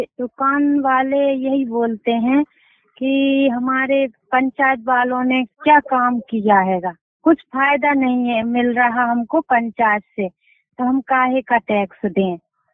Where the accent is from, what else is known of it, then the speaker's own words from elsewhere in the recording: Gunga, Madhya Pradesh, India; मैं ग्राम गुनगा तहसील वैरसिया जिला भोपाल की रहने वाली हूँ